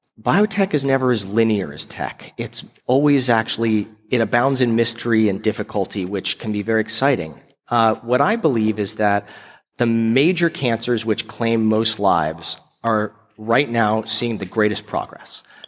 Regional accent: Palo Alto, California, United States; born there; now in San Francisco, United States; Well, I am likely the most biased person you're ever going to talk to, because I was born in Palo Alto, I went to Stanford, and I very proudly have lived in San Francisco for the last 9 years.

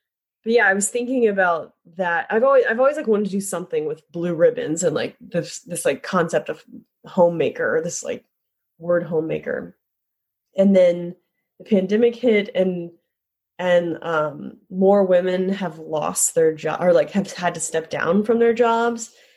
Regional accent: Kentucky, United States; I'm from Kentucky, so I feel like I saw a lot of horse show ribbons growing up from.

